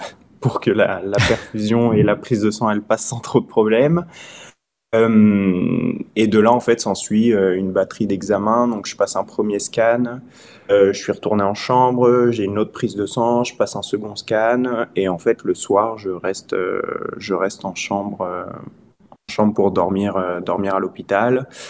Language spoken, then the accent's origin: French; France; moved away; Je suis français de base. J'ai toujours grandi en France et ça va faire 2 ans maintenant que je suis parti.